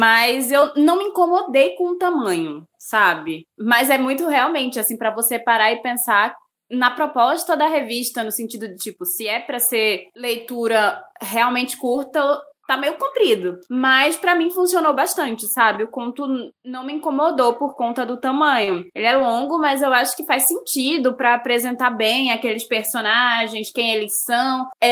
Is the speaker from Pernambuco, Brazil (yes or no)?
yes; Recife, Pernambuco, Brazil; Eu sou recifense e a gente não fala igual em Recife, em Sergipe, em João Pessoa, sabe?